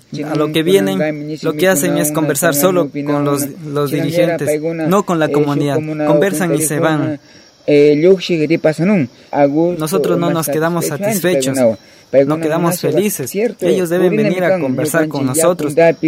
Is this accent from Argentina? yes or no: no; Juan Montalvo, Ecuador; Nosotros somos de Juan Montalvo. Somos de la comunidad de Juan Montalvo. Estamos límites con Arellana y Sucumbíos. Somos una comunidad fronteriza.